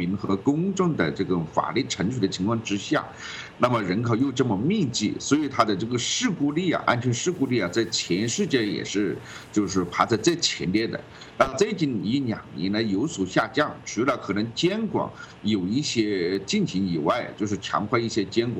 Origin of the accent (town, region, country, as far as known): China